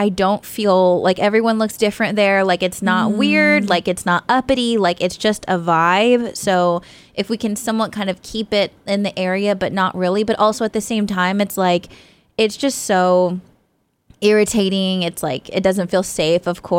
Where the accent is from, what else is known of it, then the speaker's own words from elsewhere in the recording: Stockton, California, United States; like I'm from Stockton